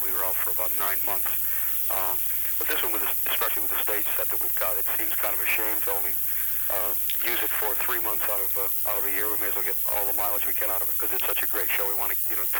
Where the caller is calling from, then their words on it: Los Angeles, California, United States; I'm at home in Los Angeles.